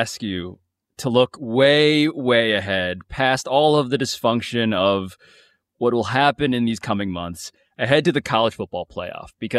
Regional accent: New York, United States; I know the SEC some, but I'm not native to it. I'm from New York.

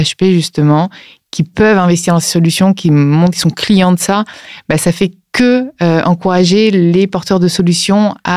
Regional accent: Italy; Moi, je suis italienne, oui.

